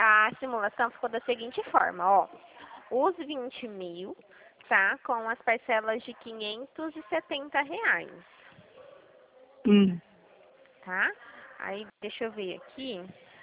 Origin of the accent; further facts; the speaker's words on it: Dracena, São Paulo, Brazil; Eu sou de Dracena, sou aqui pertinho.